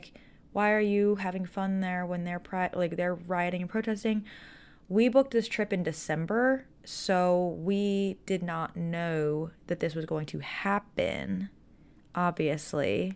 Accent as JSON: {"language": "English", "country": "United States", "said": "I'm an American, so I don't fully grasp and know the complete ins and outs of it."}